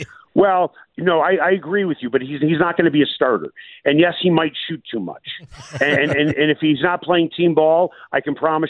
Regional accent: Chicago, Illinois, United States; I'm not saying this because I'm from Chicago.

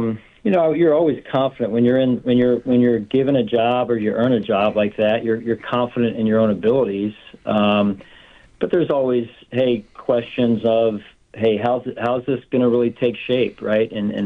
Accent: Pennsylvania, United States; growing up outside of Philadelphia, I wasn't too far geographically from Buffalo.

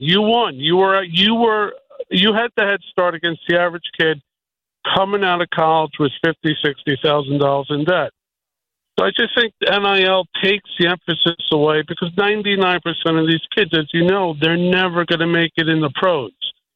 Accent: New York City, New York, United States; I grew up in Flushing, Queens, here in New York, and I played soccer at St. John's in the early 90s. And, I came from a poor family, Irish immigrants.

